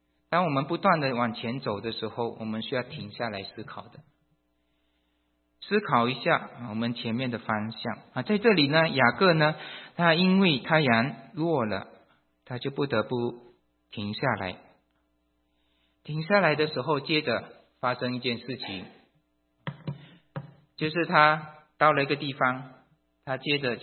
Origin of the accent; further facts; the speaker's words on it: China; 天是我们中国人也讲到天都是好的